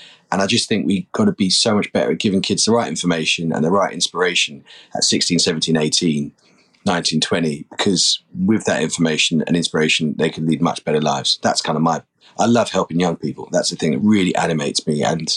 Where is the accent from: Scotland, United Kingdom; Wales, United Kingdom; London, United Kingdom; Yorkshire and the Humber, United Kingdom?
London, United Kingdom; because I grew up in London to part of an amazing family.